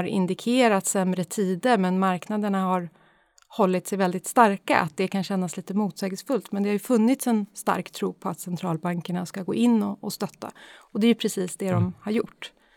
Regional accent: Uppsala, Uppsala County, Sweden; jag är ju då född och uppvuxen i Uppsala.

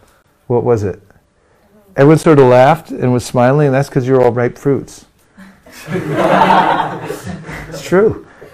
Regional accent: California, United States; I'm from California. Where are you from?

